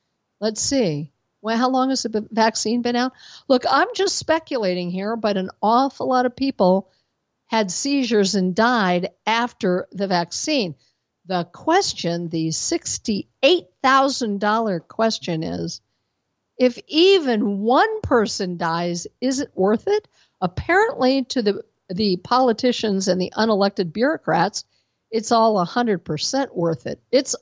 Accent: Denver, Colorado, United States; As you know, I'm from Denver originally

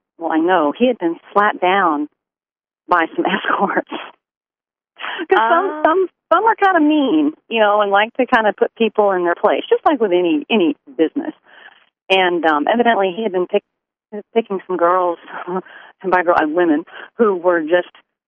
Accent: the South, United States; Maybe just because I'm a Southerner, I don't know

